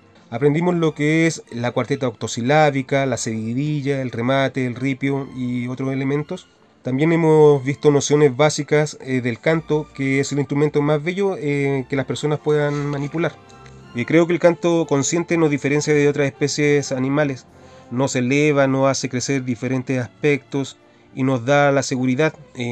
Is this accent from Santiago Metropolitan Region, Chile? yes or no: yes; Santiago, Santiago Metropolitan Region, Chile; Soy originario de Santiago.